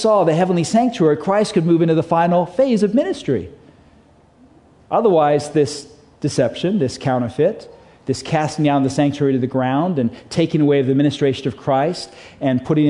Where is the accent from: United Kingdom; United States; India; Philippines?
United Kingdom; England; I was raised a Catholic. I was raised in England, went to Catholic school, was an altar boy